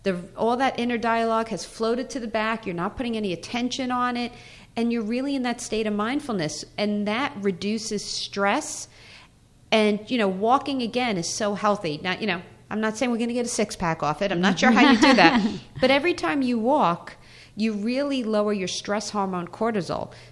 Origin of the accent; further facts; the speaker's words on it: New York, United States; I just walk fast. I'm a New Yorker. That's how we are.